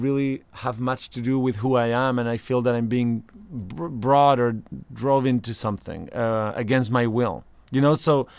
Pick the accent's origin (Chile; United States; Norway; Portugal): Chile; English is a second language; None of my family members, I were seven siblings and my parents are still there and none of them have been to Cuba.